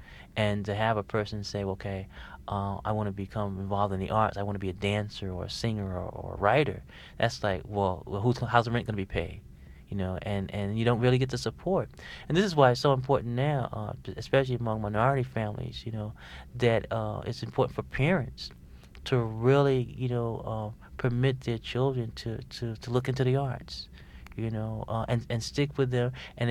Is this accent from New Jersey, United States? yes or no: no; New York City, New York, United States; You know, when I grew up in the Bronx, I grew up in a Black and Puerto Rican neighborhood, but high school was spent in a predominantly Jewish and Italian high school.